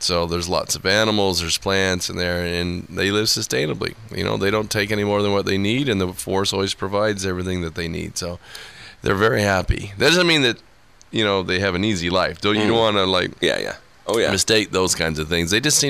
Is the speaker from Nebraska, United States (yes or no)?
yes; Wahoo, Nebraska, United States; born there; I was born in Wahoo